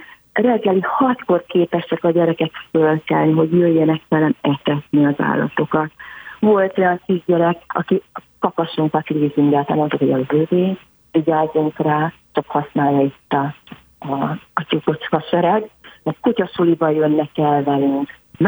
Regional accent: Budapest, Hungary; Először is tőzsgyökeres budapestiek vagyunk.

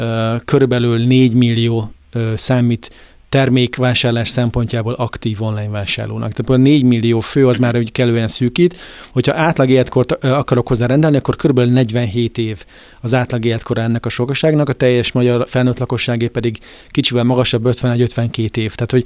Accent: Hungary

